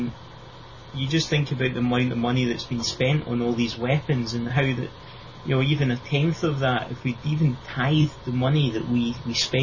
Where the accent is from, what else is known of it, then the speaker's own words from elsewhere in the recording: Scotland, United Kingdom; with me being Scottish, I look back at some of the history